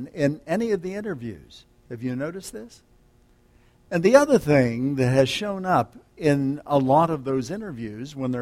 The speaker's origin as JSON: {"language": "English", "region": "Ohio River", "country": "United States", "tie": "born or raised there", "said": "I think growing up on the Ohio River, we had a great many floods that I remember in my lifetime."}